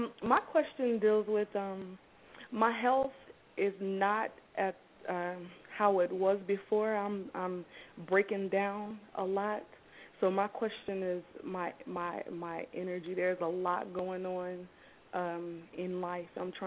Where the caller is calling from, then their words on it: Orlando, Florida, United States; and I'm calling from Orlando, Florida.